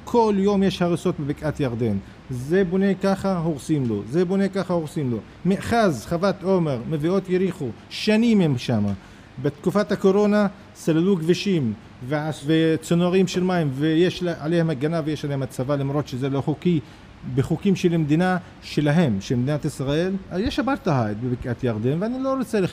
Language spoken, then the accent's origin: Hebrew; Palestine; אני בתור פלסטיני, אני לא יכול לחלום פחות יותר.